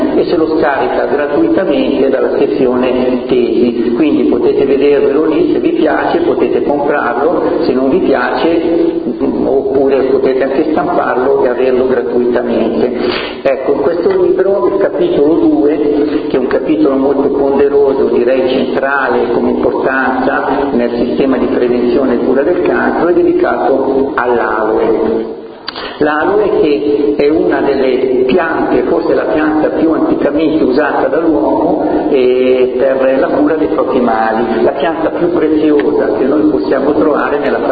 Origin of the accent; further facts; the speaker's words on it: Varese, Lombardy, Italy; provengo da Varese